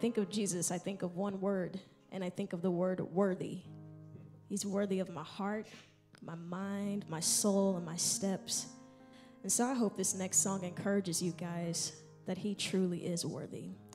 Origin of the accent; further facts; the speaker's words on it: Memphis, Tennessee, United States; I grew up here in Memphis. My dad is a pastor. So I grew up in church all of the time.